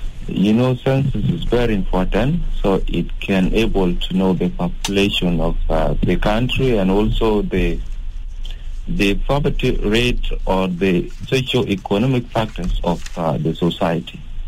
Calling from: Northern Bahr el Ghazal, South Sudan; I'm calling from Northern Bargazal.

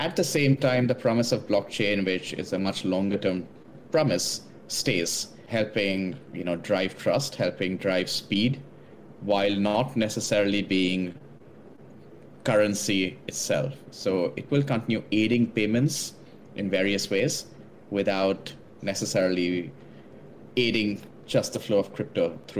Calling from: Mumbai, Maharashtra, India; I'm in Mumbai today.

